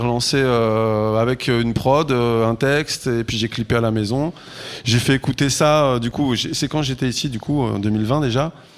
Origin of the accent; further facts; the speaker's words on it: Paris, Île-de-France, France; moved away as an adult; de Paris. Je suis un Parisien de nez.